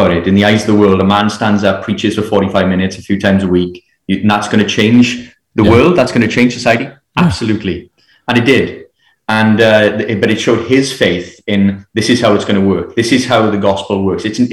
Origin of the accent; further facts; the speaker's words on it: Port Talbot, Wales, United Kingdom; he went to Port Talbot in Aberavon to the church there, which is my hometown, interestingly enough.